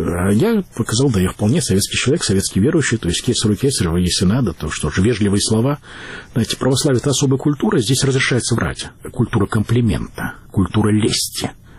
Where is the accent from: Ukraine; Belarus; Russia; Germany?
Belarus; я польский язык знаю, я белорус